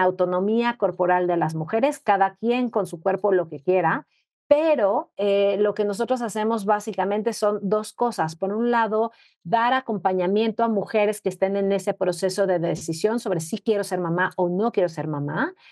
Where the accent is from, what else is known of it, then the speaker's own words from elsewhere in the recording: Mexico; nos damos cuenta que ella es colombiana, que yo soy mexicana.